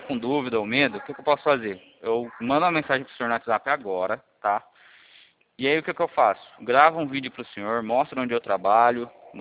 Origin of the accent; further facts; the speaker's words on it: Rio Claro, São Paulo, Brazil; Eu sou de Rio Claro, São Paulo.